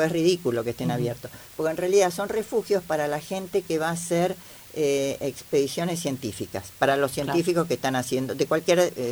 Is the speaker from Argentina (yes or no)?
yes; Argentina; yo soy de Argentina, de Argentina.